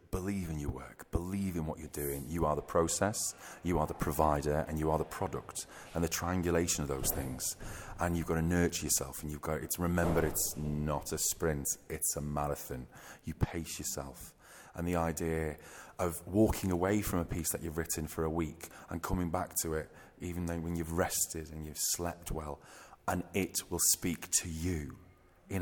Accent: Runcorn, North West England, United Kingdom; the place where I was born and bred

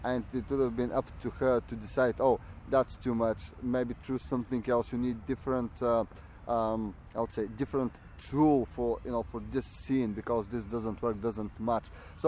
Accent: Bulgaria; moved away as an adult; now in London, United Kingdom; I'm originally from Bulgaria. I graduated in Bulgaria in acting, then I moved to UK where I graduated the theatre directing in University Falmouth.

